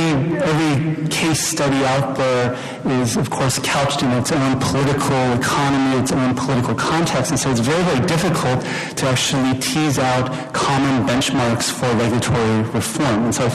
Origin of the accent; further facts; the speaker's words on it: United States; if I take off my World Bank hat and just speak as an American